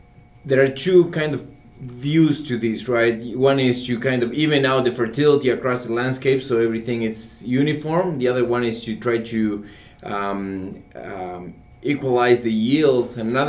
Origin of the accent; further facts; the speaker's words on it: Argentina; you know, I grew up in Argentina.